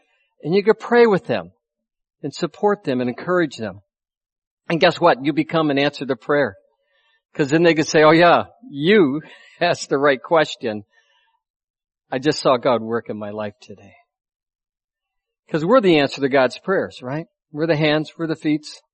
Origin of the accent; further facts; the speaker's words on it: Boulder, Colorado, United States; also born or lived in Spokane, Washington / Massachusetts; So I was born in Spokane, Washington, where my mom was from. And then we moved right next door, I shared earlier, to Massachusetts. Okay, and I went to kindergarten in Massachusetts. And then, I think I got the order wrong last time, but then we moved to Boulder, Colorado.